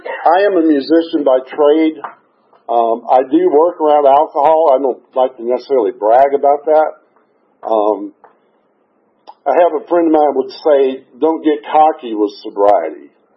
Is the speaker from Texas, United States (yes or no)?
yes; Fort Worth, Texas, United States; born there; so at any rate, I was born in Fort Worth. We were there for about a year.